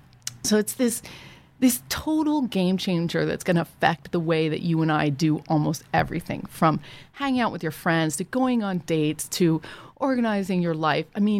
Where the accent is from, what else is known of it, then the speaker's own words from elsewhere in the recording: Ohio, United States; So, I grew up in Ohio, went to performing arts high school